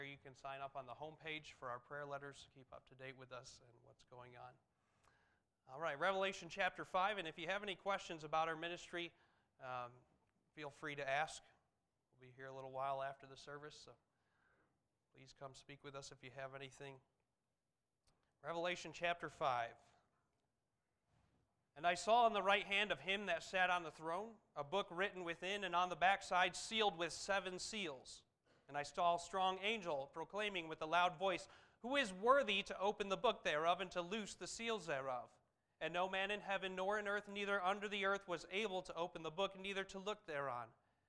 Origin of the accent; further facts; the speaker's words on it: Kalamazoo, Michigan, United States; especially I'm from Kalamazoo, Michigan, and there's a couple churches there that have been really involved with that ministry.